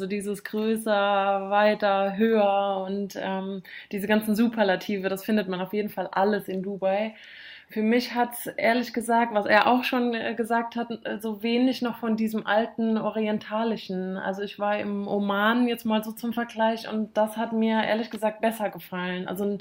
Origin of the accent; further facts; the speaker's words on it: Rhineland-Palatinate, Germany; Also meine Heimat, jetzt Rheinland-Pfalz und die Eifel ganz besonders